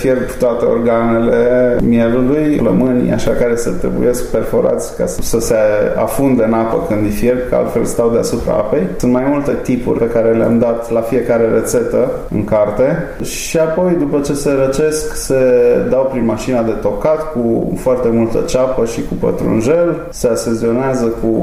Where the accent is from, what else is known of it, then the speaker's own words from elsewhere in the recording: Transylvania, Romania; Cartea se cheamă 100 de rețete din copilăria mea în Transilvania